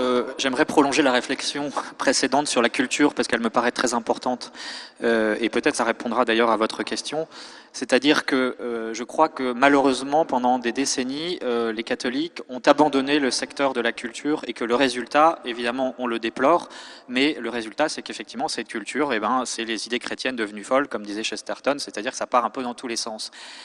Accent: France; on est français, qu'on le veuille ou non. Et donc moi j'aime mon pays.

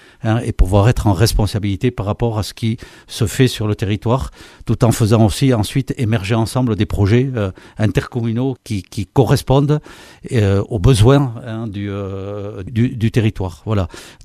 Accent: Saint-Pierre-d'Irube, Nouvelle-Aquitaine, France; Oui, mes origines sont en Pays Basque intérieur, même si moi j'ai grandi et évolué à Saint-Pierre-des-Rubes, hein, donc sur la côte

